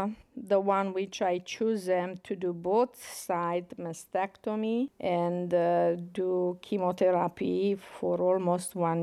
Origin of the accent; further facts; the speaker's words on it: Romania; now in United States; I am 48 years old, and I came from Romania to United States.